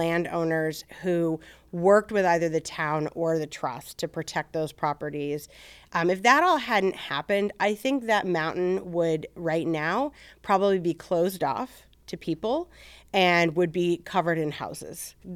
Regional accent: Surry, Maine, United States; also born or lived in Blue Hill / Penobscot; I'm from Blue Hill, Maine. So I've lived on the Blue Hill Peninsula my whole life. I was born in the town of Blue Hill in 1980, and I actually grew up in Surrey and Penobscot

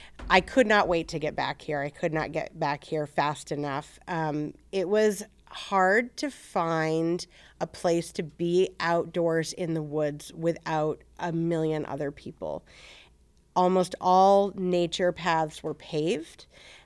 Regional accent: Surry, Maine, United States; also born or lived in Blue Hill / Penobscot; I'm from Blue Hill, Maine. So I've lived on the Blue Hill Peninsula my whole life. I was born in the town of Blue Hill in 1980, and I actually grew up in Surrey and Penobscot

